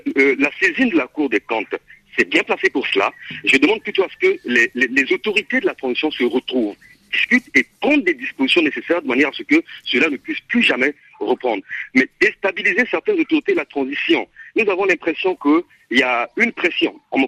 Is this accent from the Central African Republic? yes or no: yes; Central African Republic; now in Congo; Je suis centrafricain, je vis au Congo